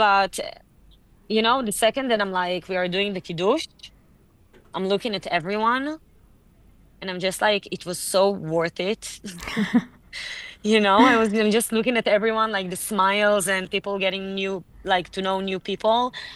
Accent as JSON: {"language": "English", "town": "Tel Aviv", "region": "Tel Aviv District", "country": "Israel", "tie": "born or raised there", "said": "I'm born and raised in Tel Aviv."}